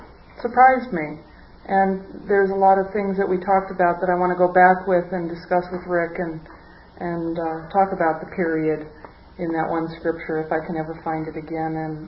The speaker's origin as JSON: {"language": "English", "town": "Fresno", "region": "California", "country": "United States", "said": "from Fresno."}